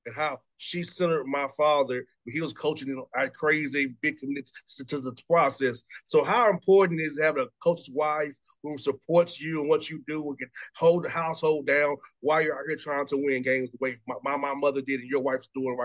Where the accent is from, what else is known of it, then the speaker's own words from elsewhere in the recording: Atlanta, Georgia, United States; growing up in Atlanta, you know, the Falcons, the Hawks, they're all that black, red base, the Braves are navy and red.